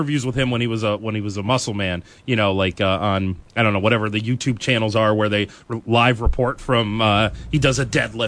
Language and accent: English; Rochester, New York, United States; I'm from Rochester, New York.